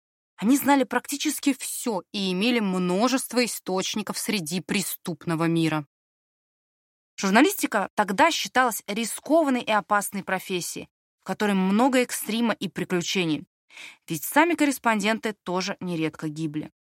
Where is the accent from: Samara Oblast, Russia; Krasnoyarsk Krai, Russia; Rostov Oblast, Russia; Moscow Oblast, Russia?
Samara Oblast, Russia; Tolyatti; Жила я на окраине Тольятти, и мой родной город, в общем-то, славился бандитскими войнами.